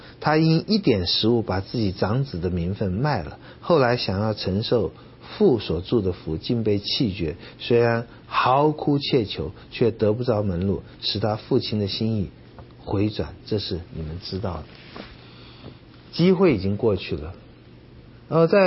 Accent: China; 但是呢，我们中国人一直有个观念，就是小不忍乱大谋哈

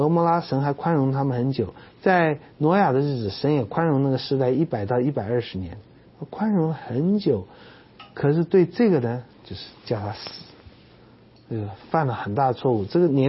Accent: China; 我觉得虽然是我们中国人观念，几千年来都是这样观念，传宗接代

